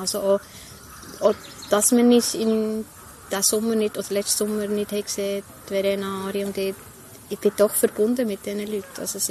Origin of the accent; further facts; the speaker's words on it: Langnau, Bern, Switzerland; Ich bin immer noch gerne Langnauerin. Wobei, ich bin ja in Gol aufgewachsen.